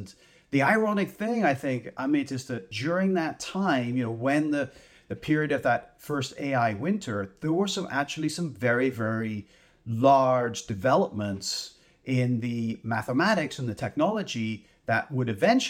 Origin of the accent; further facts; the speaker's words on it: Canada; as a Canadian, you know, these are great stories to hear